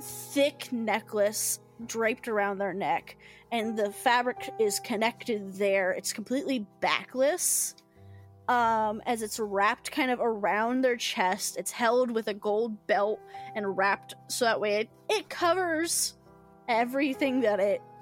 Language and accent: English; the South, United States; accent: Southern; My southern accent came out there.